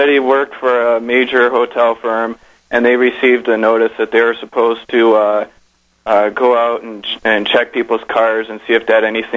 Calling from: Windsor, Ontario, Canada; From Windsor, Ontario, Canada.

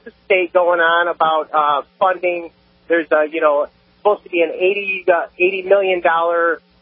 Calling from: Detroit, Michigan, United States; I'm from Detroit, yes.

